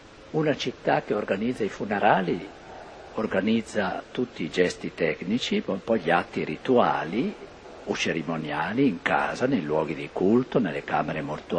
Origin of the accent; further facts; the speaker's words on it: Lombardy, Italy; Al mio paese il cimitero era lì proprio in giro alla chiesa. Bellissimo, no? È un po' più rialzata del resto, c'è un gran piazzale, c'erano neanche i morti, no? e Napoleone li ha fatto portare tra Calcinate e Mornico, 1,5 chilometri, campagna